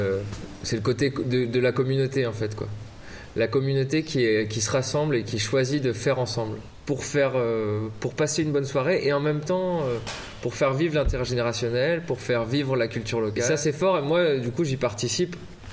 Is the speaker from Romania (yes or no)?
no; Lannion, Brittany, France; Je suis né à Lannion et j'ai fait l'école d'Iwand, quoi. Du coup, moi, j'ai grandi quand même de mes 2 ans à mon lycée. En étant bretonnant